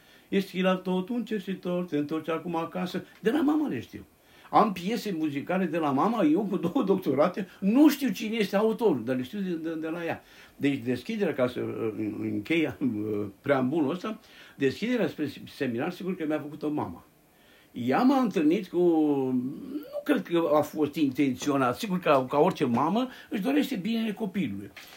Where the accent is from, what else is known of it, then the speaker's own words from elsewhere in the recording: Moldavia, Romania; nu că sunt moldovean eu